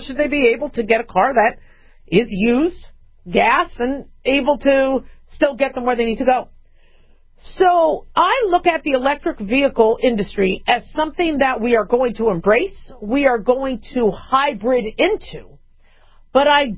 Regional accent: California, United States; born there; I don't know if you guys remember those commercials in California. I did. I was born in California.

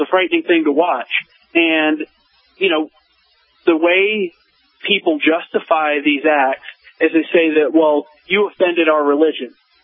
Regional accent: United States; they don't see a lot of black Americans. So often people assume I'm South African or from some place other than America.

